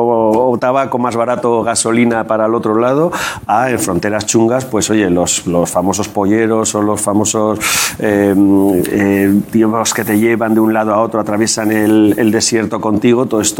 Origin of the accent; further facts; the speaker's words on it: Basque Country, Spain; bueno, siempre soy así. Además, soy vasco.